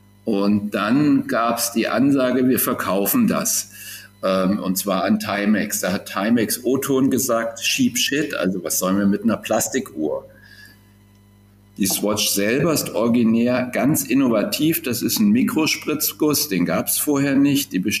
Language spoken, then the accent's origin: German; Kassel, Hesse, Germany; born or raised there